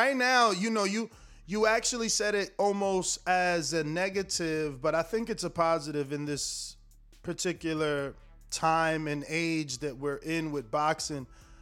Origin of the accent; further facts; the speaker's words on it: New Jersey, United States; where is Hollandale though? I'm from New Jersey, like I told you.